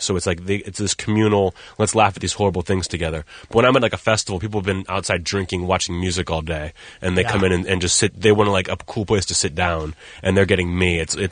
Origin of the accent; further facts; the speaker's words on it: United States; Because I'm an American coming in and making fun of them, that it wasn't the same.